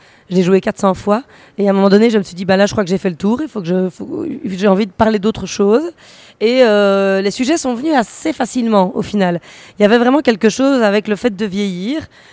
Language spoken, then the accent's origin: French; Belgium; Quand on est belge, on a un peu.